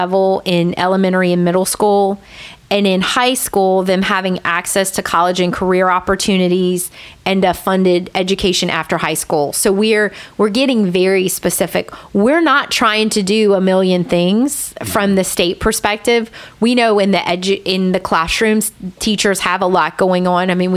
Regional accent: Texas, United States; born there; I was born in East Texas, and they taught and lived in East Texas.

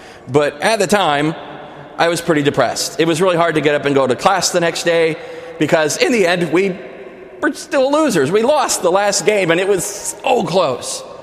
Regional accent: Kansas City, Missouri, United States; now in Washington, United States; Now, I am from Kansas City. I'm here living, studying at Catholic U, studying canon law.

